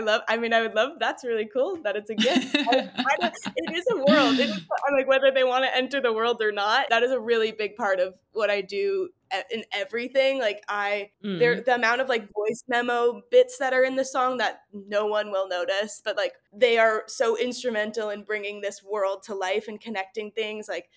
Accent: Massachusetts, United States; she knows that I am like from Massachusetts. I always wore Converse when I was little and I still bring it in.

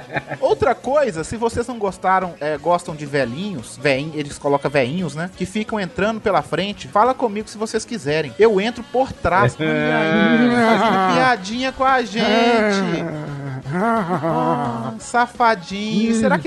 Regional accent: Minas Gerais, Brazil; Depois eu que sou mineiro aqui, eu falo mineirês.

